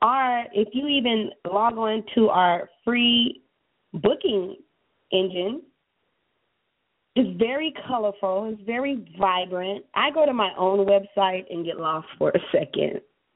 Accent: California, United States; You know, I'm from California, and it was burning up.

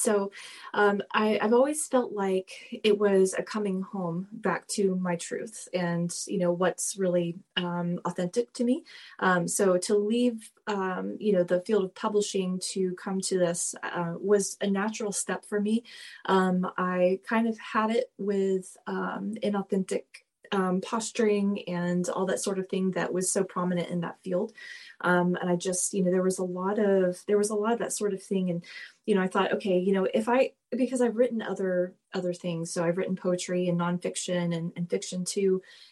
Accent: Southern United States, United States; I grew up hearing it pronounced as tarot, but I'm also from the South, so I kind of take that with a grain of salt.

